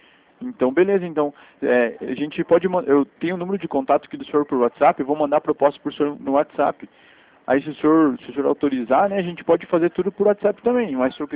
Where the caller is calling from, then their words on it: Guarapuava, Paraná, Brazil; Eu sou aqui de Guarapuava mesmo.